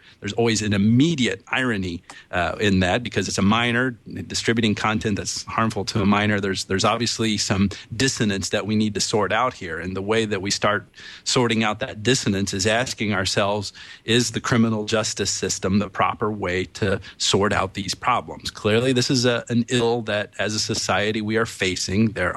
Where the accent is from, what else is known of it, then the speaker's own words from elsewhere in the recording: Bedford, Indiana, United States; Yeah, this happened in my hometown, Bedford, mm-hmm. Indiana.